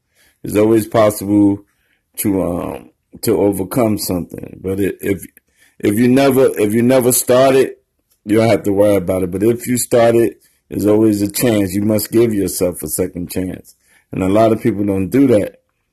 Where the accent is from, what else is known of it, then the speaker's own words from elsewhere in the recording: Newark, New Jersey, United States; But my thing is, I grew up in Newark and in the inner city. I know my way around